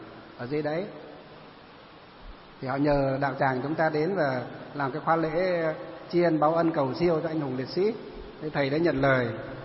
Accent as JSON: {"language": "Vietnamese", "town": "Luong Son", "region": "Hòa Bình", "country": "Vietnam", "tie": "born or raised there", "said": "huyện Lương Sơn, là cái quê hương của tôi ấy. Ngày xưa không phải là quê đâu, quê ngày xưa là huyện Kim Bôi ấy. Nhưng mà khi sắp nhập Hà Nội, Hà Tây thì cái xã của tôi họ lại cắt về Lương Sơn"}